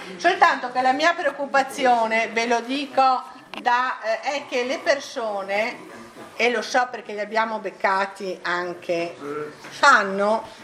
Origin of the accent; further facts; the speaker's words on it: Venice, Veneto, Italy; noi che siamo veneziani e siamo orgogliosi di esserlo, veneziani città metropolitana